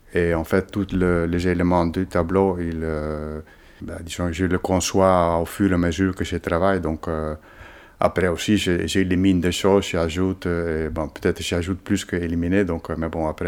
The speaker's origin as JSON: {"language": "French", "country": "Netherlands", "tie": "born or raised there", "also_born_or_lived": "Spain / United States", "lives_now": "France", "said": "Et moi, j'ai grandi aux Pays-Bas parce qu'il travaillait là-bas. Et en fait, c'est toute ma scolarité, je l'ai passée... aux Pays-Bas. Après, j'ai voyagé, j'ai dû aller en Espagne, aux États-Unis et maintenant en France depuis pas mal d'années."}